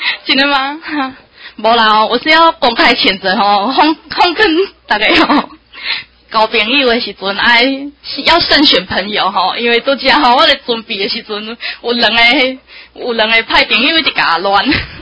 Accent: Taiwan; 他是对我们台湾人做爱护的呢

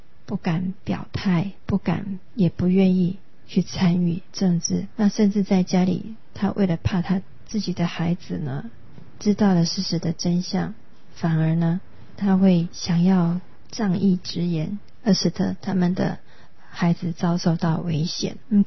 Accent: Taiwan; 我们台湾人呢，一直以来都是在求生存当中挣扎

